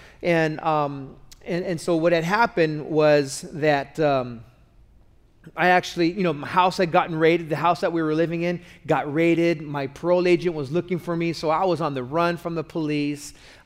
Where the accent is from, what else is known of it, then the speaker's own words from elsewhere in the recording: California, United States; I'm not even from Orange County. I grew up and was born and raised in Los Angeles County.